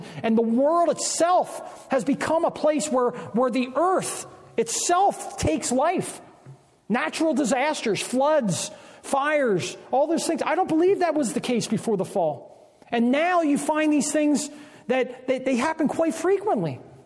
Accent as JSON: {"language": "English", "region": "New Jersey", "country": "United States", "tie": "born or raised there", "also_born_or_lived": "Pennsylvania", "said": "Pennsylvania, most of my childhood, I lived in New Jersey."}